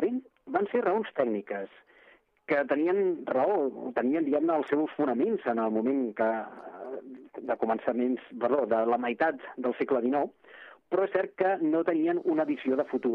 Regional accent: Barcelona, Catalonia, Spain; I com a barceloní

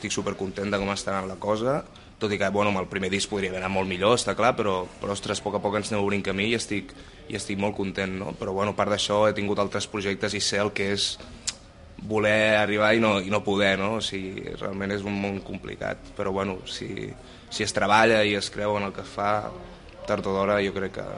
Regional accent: Sant Cugat, Catalonia, Spain; al meu poble, Sant Cugat, amb tota la banda

